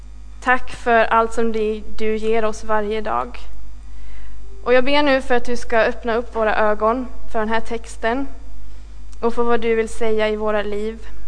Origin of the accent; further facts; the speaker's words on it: Fristad, Västra Götaland County, Sweden; now in Stockholm, Sweden; och jag kommer ifrån Fristad som ligger lite utanför Borås. Men just nu så bor jag i Stockholm och pluggar till pastor på Teologiska högskolan.